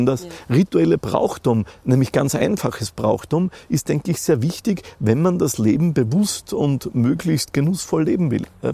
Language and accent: German; Austria; Bei uns in Österreich